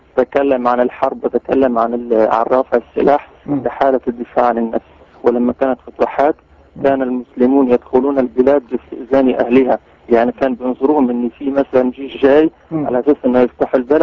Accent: Upper Egypt, Egypt; now in Paris, France; من باريس، يعني انا مصري صعيدي يعني تعرف الصعيدة

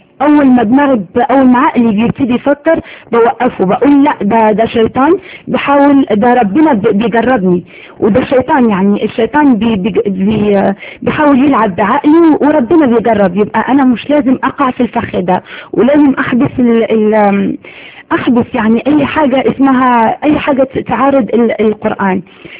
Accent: Morocco; moved away as an adult; فضلت على كده يعني فضلت على كده لغاية الكلية، ولغاية لما طلعت من المغرب. طلعت من المغرب عشان الدراسة.

